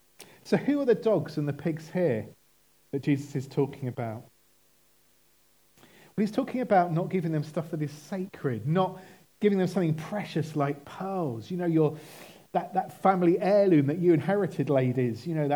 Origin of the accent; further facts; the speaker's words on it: United Kingdom; Now, as British people, we have a problem with this picture